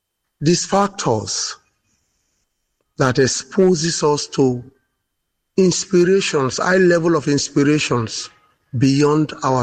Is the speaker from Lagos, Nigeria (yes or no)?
no; Rivers, Nigeria; I'm from Nigeria, within the Niger Delta region. I'm from Kalabari tribe, Ijaw Nation. I'm from Abonima, my paternal from Abonima